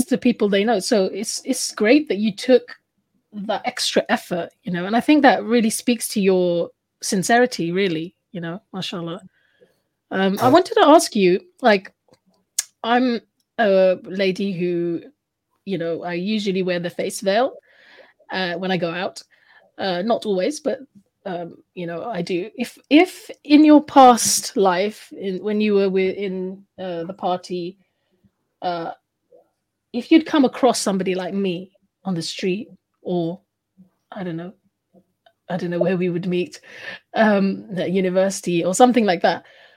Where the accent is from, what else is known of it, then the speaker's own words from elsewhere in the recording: London, United Kingdom; I was born here in London in 79. And I must say, growing up